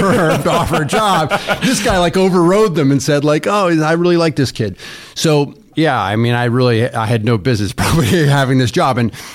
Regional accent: Ithaca, New York, United States; I grew up in Ithaca, New York, near Cornell.

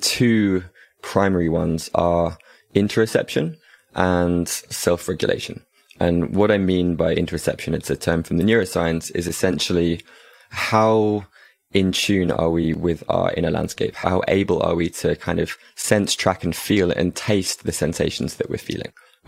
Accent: England, United Kingdom; Growing up in England as a guy

